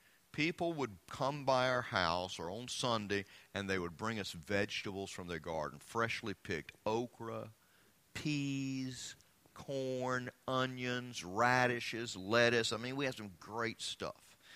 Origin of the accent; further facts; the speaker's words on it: Atlanta, Georgia, United States; now in Seoul, South Korea; Now, I'm a city boy. I know sometimes I complain about Seoul because it's so big. But I grew up just outside of Atlanta, Georgia.